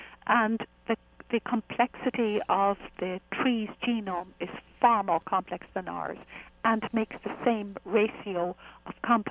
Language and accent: English; Ireland; I'm Irish, of course, you can figure that out, and I'm an Irish speaker as well.